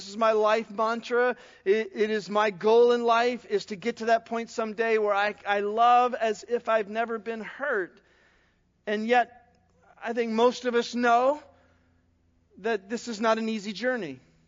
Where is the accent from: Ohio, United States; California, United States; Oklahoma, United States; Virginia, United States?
Ohio, United States; I was coming over Statens Bridge Road in my hometown, and it was September 17th, 1979, and there had been a severe flood in our area, and Muskingum River was flooded over its banks.